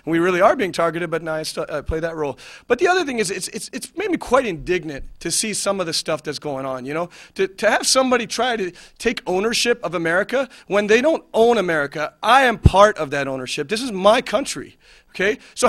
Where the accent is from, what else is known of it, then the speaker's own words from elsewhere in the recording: United States; one thing I'll say in terms of being an American, you know, I've always been a very patriotic and very strong American to the point where, you know, my heritage is actually, you know, my parents are from India and Pakistan